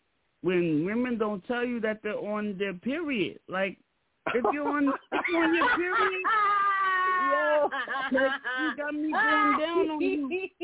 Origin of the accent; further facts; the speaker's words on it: Long Island, New York, United States; I'm from Strong Island.